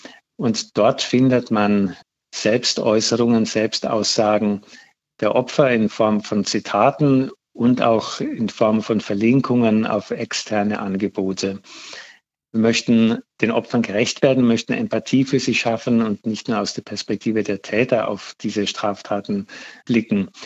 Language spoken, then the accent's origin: German; Bavaria, Germany; also auch in meiner Heimatgegend, ich selber stamme aus Bayern, gab es Fälle von rechter Gewalt, die sich zugetragen haben zu der Zeit, als ich dort noch gelebt habe